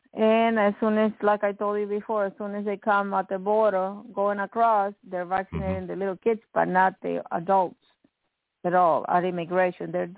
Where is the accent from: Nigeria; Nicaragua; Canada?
Nicaragua; I'm from Nicaragua, and many of you know. We have elections in Nicaragua on November 7th.